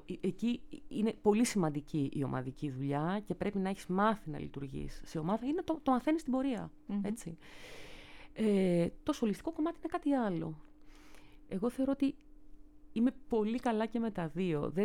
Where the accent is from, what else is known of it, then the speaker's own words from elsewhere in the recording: Larissa, Thessaly, Greece; τραγουδούσα σε χοροδία στη Λάρισα, σολιστικά κάποια πράγματα στην πόλη μου